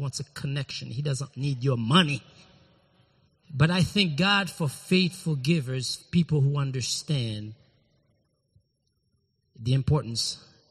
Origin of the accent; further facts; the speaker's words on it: Carrefour, Ouest, Haiti; also born or lived in Port-au-Prince; I was born in Haiti. I was born in Port-au-Prince and raised in Carrefour, which is like about 20 miles west of Port-au-Prince.